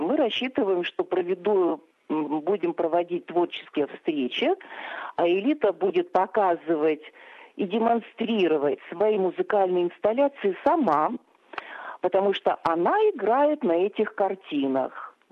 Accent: Saint Petersburg, Russia; приглашение было из Петербурга, и мы сами из Петербурга

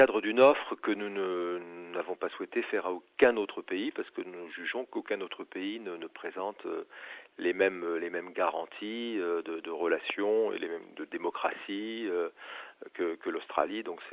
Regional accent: Cherbourg, Normandy, France; je suis originaire de la ville de Cherbourg, où sont les chantiers navals français de CNS

